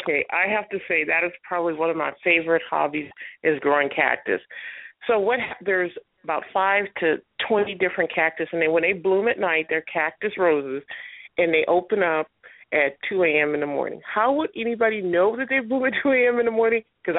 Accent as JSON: {"language": "English", "region": "California", "country": "United States", "said": "because I'm from Cali, so when we have spring, for us, it's not really a spring."}